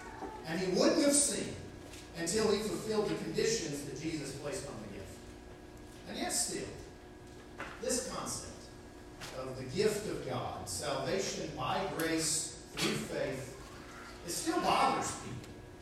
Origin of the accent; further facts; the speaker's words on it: Texas, United States; I'm from West Texas. In West Texas, we call the Jordan River a dirty little creek.